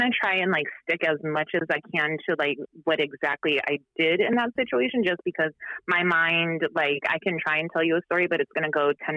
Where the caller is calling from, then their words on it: Augusta, Georgia, United States; I'm calling from Augusta, Georgia.